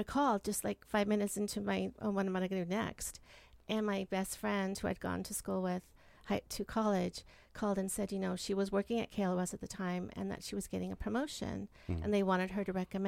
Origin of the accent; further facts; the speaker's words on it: Hacienda Heights, California, United States; also born or lived in Pomona; So I grew up in Hacienda Heights.